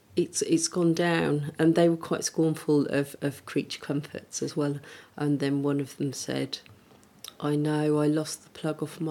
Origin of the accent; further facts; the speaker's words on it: Singapore; born there; also born or lived in Germany / Denmark / Britain; I was born in Singapore, and I'd lived in Germany and Denmark and Britain in three different places.